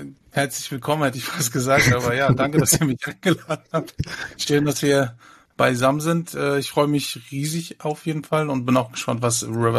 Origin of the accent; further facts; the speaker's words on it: Hamburg, Germany; ich komme aus Hamburg und wie man unschwer zu vermuten mag, ich sammle Basketballkarten